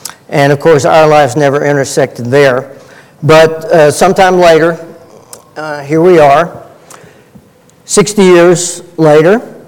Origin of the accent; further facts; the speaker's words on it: Birmingham, Alabama, United States; I don't remember growing up in Birmingham. I don't remember seeing whites-only water fountains or seeing signs saying, you know, blacks go here, whites go here.